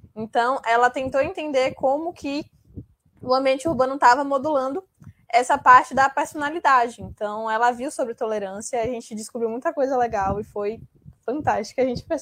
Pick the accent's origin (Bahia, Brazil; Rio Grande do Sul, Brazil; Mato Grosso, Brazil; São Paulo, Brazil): Bahia, Brazil; Sou baiana.